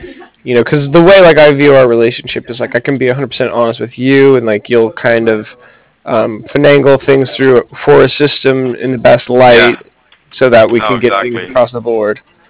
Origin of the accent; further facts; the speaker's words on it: Ireland; now in New York, United States; I'm located in New York. I'm originally from Ireland, actually.